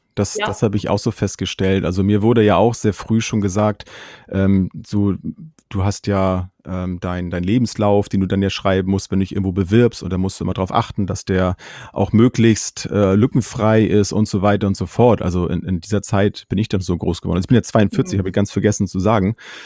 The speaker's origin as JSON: {"language": "German", "region": "Schleswig-Holstein", "country": "Germany", "said": "Ich komme aus Schleswig-Holstein und bin Vater von zwei Kindern, verheiratet"}